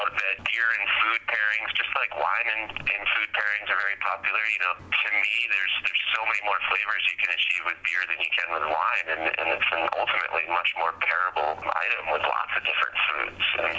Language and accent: English; New Hampshire, United States; so we looked back into my home state of New Hampshire and looked at that short, little magical 17 miles of sea coast that we have here in New Hampshire